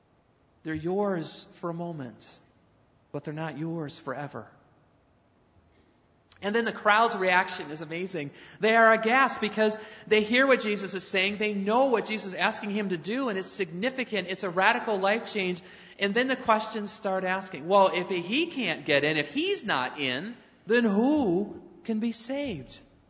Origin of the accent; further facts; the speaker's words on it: Detroit, Michigan, United States; We're Americans, right? We work hard. We're from Detroit, right? We work hard.